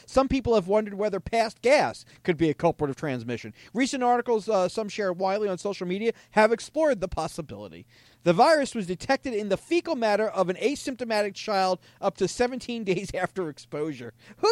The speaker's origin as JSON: {"language": "English", "country": "United States", "said": "I'm an American. I can fart. My ancestors fought for farting in this country, boy."}